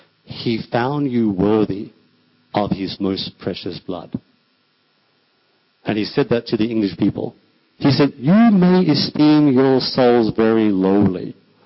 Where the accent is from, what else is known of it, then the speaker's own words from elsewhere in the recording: Australia; So I'm just an Australian, right? As the English people like to say, we're from the convicts or the prisoners, right? So we've got convict prison blood in us, right?